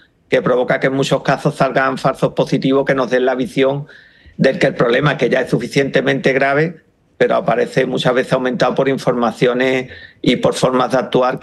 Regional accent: Andalusia, Spain; porque yo soy andaluz

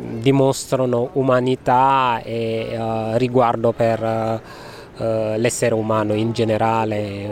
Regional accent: Senegal; now in Italy; la cultura senegalese, perché provengo da lì, e in parte la cultura italiana perché vivo da 25 anni in questo paese

